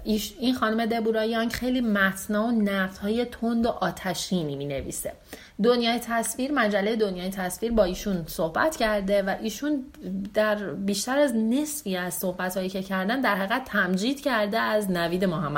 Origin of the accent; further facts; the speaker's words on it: Iran; در اون جایی که ما به دنیا اومدیم، خیلیامون بزرگ شدیم، رشد کردیم، دوره های رشد اجتماعیمون رو طی کردیم، مدرسه رفتیم، دانشگاه رفتیم، کار کردیم،